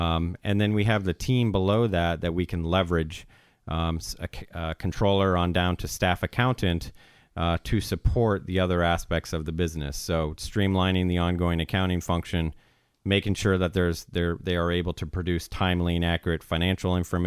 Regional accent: San Diego, California, United States; also born or lived in Iowa, United States; but pretty much grew up in the San Diego area.

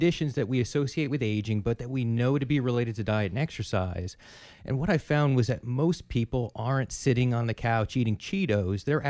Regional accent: New Jersey, United States; I grew up on the Jersey Shore and went to school in New Jersey

